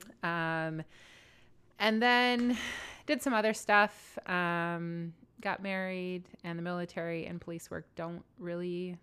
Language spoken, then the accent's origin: English; Minnesota, United States; now in Washington, United States; No, I grew up in Minnesota, in northern Minnesota.